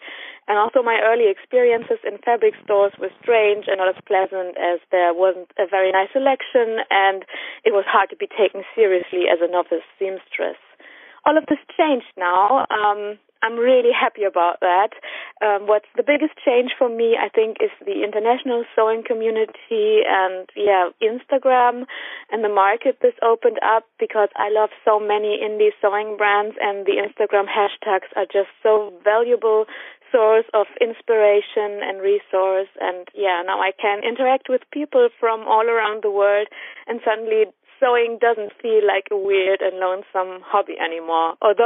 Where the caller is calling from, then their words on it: Germany; I'm calling from Germany.